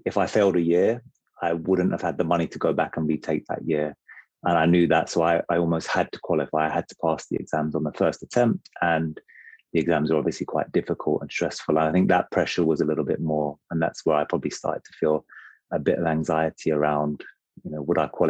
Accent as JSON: {"language": "English", "region": "London", "country": "United Kingdom", "tie": "born or raised there", "said": "I was brought up in London, in South London, and just lived with my mum and my three siblings."}